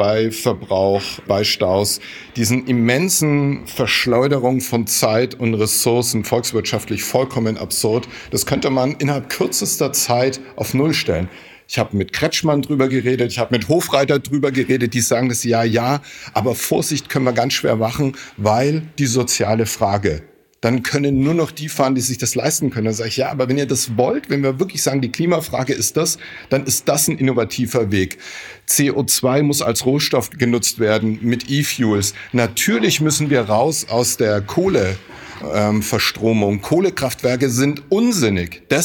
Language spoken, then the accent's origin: German; Bavaria, Germany; Für mich als erdigen Mittelfranken sozusagen